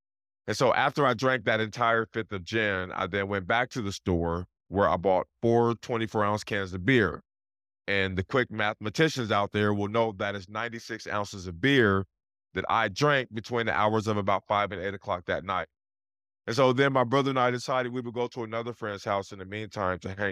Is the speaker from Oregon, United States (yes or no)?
yes; Portland, Oregon, United States; I grew up in Portland, Oregon in the 80s. And Portland is much different today than it was in the 80s.